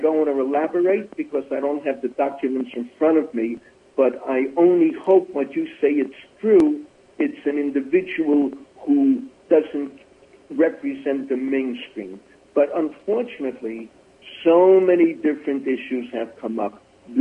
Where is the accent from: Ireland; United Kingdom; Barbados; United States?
United States; I grew up in America.